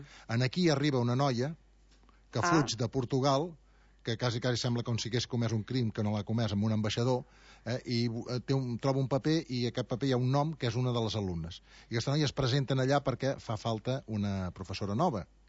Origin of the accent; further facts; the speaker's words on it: Girona, Catalonia, Spain; gironí. Perquè som de Girona, d'aquí, de la terra.